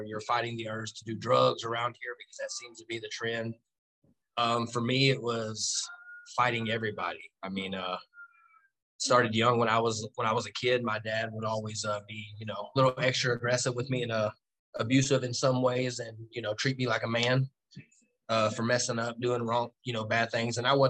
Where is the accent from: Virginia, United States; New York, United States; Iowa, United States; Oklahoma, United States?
Oklahoma, United States; Durant; I come from a small town in Oklahoma. It's called Durant. It's real small, man.